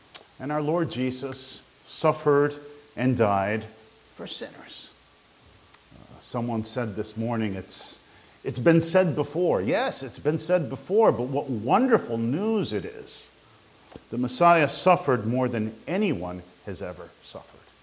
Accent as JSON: {"language": "English", "country": "Uruguay", "tie": "born or raised there", "lives_now": "Chicago, United States", "said": "Uruguay is real small, so we don't talk about North and South. I grew up in Uruguay."}